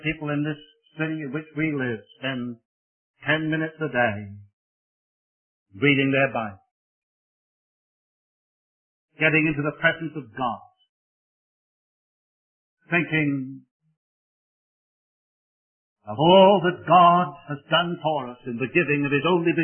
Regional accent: Wales, United Kingdom; I was born and brought up in Wales.

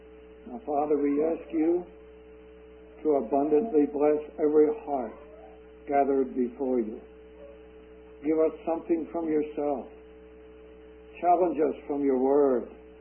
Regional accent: United States; I am an American. And I love this country. I have a deep affection for our country. This land is the land of my birth.

